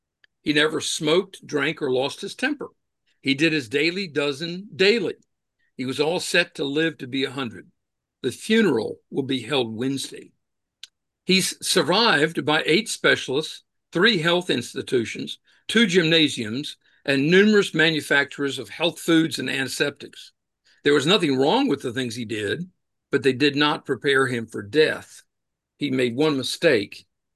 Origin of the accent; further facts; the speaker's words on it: North Carolina, United States; Where I grew up in North Carolina